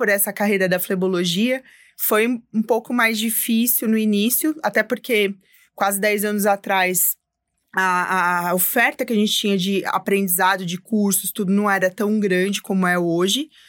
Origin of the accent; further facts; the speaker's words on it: São Paulo, Brazil; eu sou daqui de São Paulo mesmo, nasci aqui na cidade de São Paulo, mas sou de uma família bem humilde. A gente é lá de Pirituba, bem na periferia.